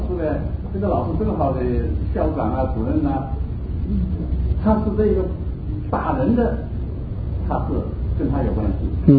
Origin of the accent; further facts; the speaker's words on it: Taiwan; 我们是台湾来的